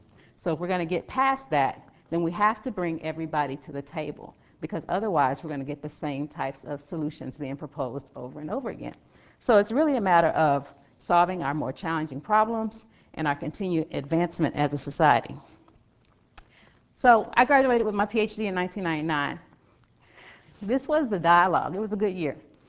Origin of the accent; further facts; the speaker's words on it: Dallas, Texas, United States; So I'm from Dallas. You have somebody from Dallas, whole group of people from Dallas, from my neighborhood.